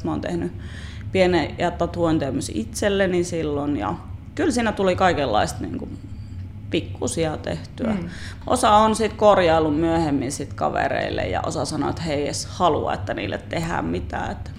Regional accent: Kajaani, Kainuu, Finland; Mä oon Kajanista kotoisin, niin mä kävin sitten samalla, kun mä kävin lapsena kaupungilla

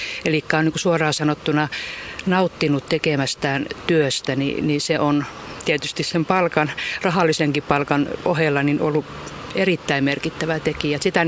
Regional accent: Savitaipale, South Karelia, Finland; now in Karstula, Finland; Eli mä oon Savitaipaleelta kotoisin Lappeenrannan kupeesta ja Jyväskylässä opiskelin.

